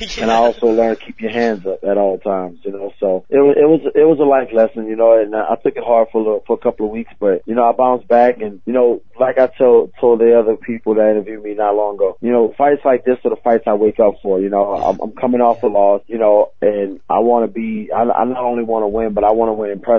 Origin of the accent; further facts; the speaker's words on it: New Orleans, Louisiana, United States; But that little sucker does owe me a fight in New Orleans. When it's time for me to have my fight in my hometown, he owes me a redo